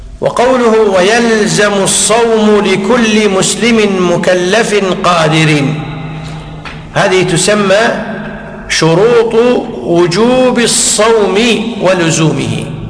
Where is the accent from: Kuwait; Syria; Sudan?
Kuwait; حنا عندنا بالكويت في هيئة